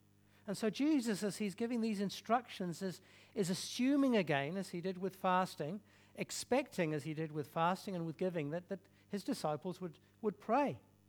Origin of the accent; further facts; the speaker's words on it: England, United Kingdom; when I was growing up in England, we had a large kitchen.